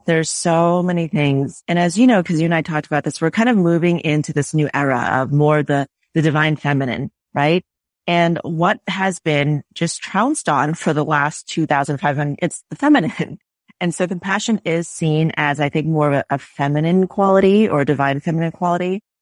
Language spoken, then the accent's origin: English; Northeast, United States; maybe in the Northeast, I'm from the Northeast, you just expect sarcasm.